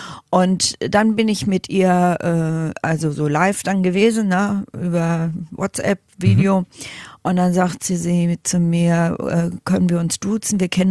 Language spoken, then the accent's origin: German; Lüdenscheid, North Rhine-Westphalia, Germany; Und da habe ich gesagt, ich auch.